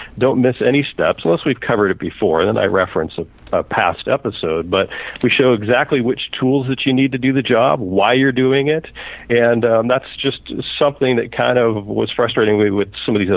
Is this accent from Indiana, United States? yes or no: no; Seattle, Washington, United States; Actually, I grew up in the Seattle area and moved down here.